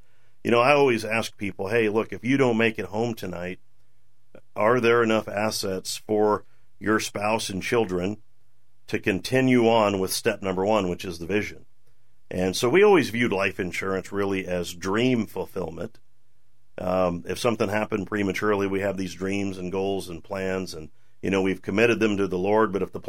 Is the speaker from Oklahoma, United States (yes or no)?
yes; Oklahoma, United States; In my brain, in my pea-sized brain, I'm from Oklahoma, I have limited capacity